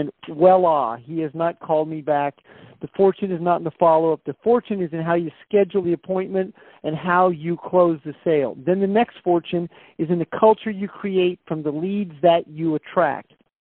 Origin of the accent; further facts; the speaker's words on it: Stockton, California, United States; Presently today, like right now, today, I have 50 roadside signs out in my home city of Stockton, California.